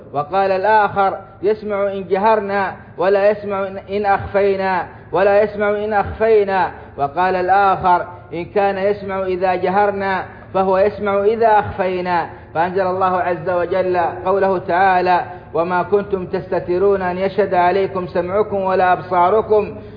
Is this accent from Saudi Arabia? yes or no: yes; Saudi Arabia